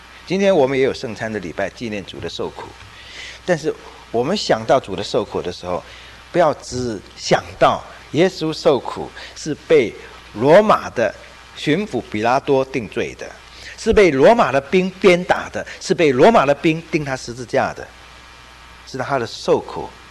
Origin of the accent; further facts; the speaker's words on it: China; 我们中国人有一句俗语叫相濡以沫